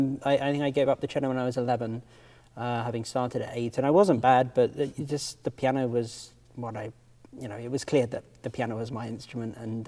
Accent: England, United Kingdom; as a British person

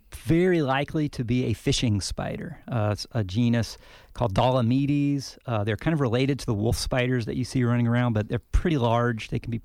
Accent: Las Cruces, New Mexico, United States; where I grew up in New Mexico, in my backyard in Las Cruces, I could probably find a couple of dozen black widows

